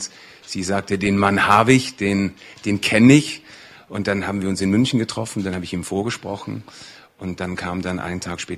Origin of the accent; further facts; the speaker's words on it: Tyrol, Austria; also ich bin Tiroler, wenn man das auch nicht hören mag, aber ich bin es wirklich